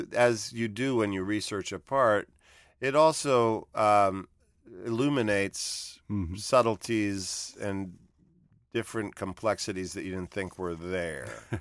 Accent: New York City, New York, United States; But I grew up with that in New York City.

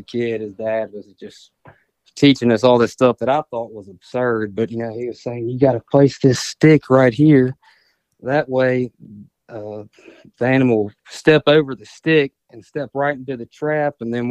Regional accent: Monroe, Louisiana, United States; Yeah, so I grew up in Monroe, Louisiana. You know, grew up hunting and fishing with my buddies and went to Neville High School.

